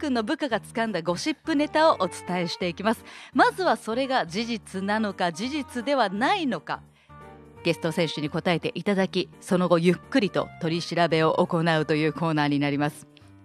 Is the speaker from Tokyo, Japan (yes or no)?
no; Kyoto, Japan; 私ももともと出身が京都なので、もしかしたら